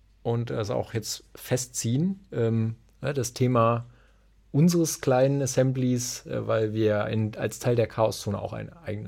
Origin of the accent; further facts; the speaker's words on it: East Germany, Germany; denn wir kommen ja aus der Zone.